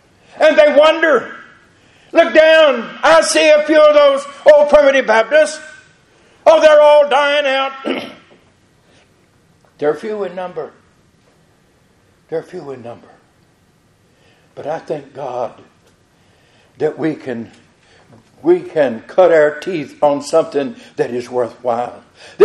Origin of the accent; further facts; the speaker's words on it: North Carolina, United States; So I'm that loudmouth from North Carolina.